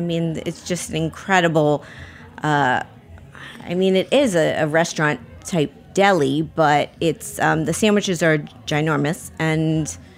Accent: Miami, Florida, United States; born or raised there

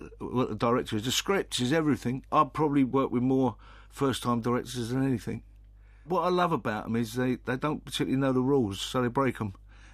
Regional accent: London, United Kingdom; My accent's totally different to what I remember Londoners talking like. Even Dockers, when I was a kid, you know, they had a kind of a nicer way of talking.

